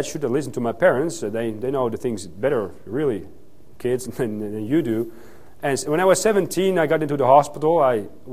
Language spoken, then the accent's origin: English; Netherlands; also born or lived in Athens, Greece; I'm from the Netherlands. I was born in Athens, raised in Holland in a Dutch Reformed church.